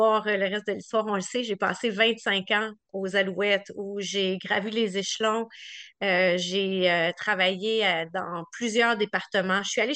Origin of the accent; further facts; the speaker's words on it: Montreal, Quebec, Canada; Ben, je suis une fille de Montréal, donc née, grandie, j'habite toujours à Montréal, c'est chez nous. J'ai grandi dans le quartier Huntsic.